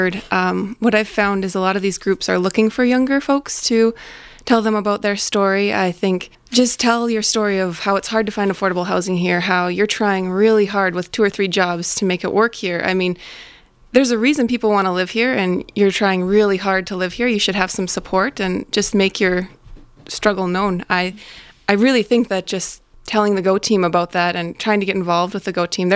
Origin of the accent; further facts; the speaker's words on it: Silver Bay, Minnesota, United States; I'm from Silver Bay originally.